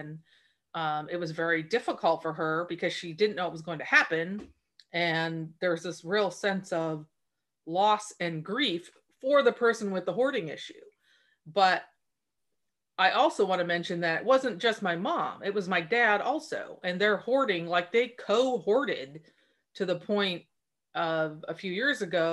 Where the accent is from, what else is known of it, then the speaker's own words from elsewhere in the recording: Port Angeles, Washington, United States; I grew up in Port Angeles, Washington. I eagerly awaited the day when I could get out of there.